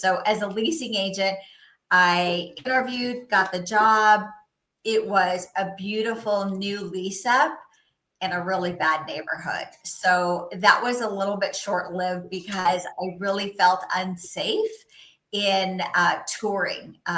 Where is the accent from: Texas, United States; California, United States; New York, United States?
California, United States; first language Spanish; English is a second language; But I grew up in Orange County. I'm one of three daughters and a son of immigrant parents that insisted we speak Spanish at home and that we learn English at school.